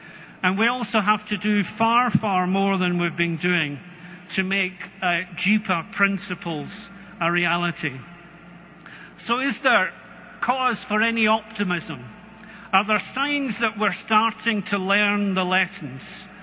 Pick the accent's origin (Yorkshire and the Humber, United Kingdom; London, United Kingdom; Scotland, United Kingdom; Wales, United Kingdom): Scotland, United Kingdom; You probably guess from my accent that I come from Scotland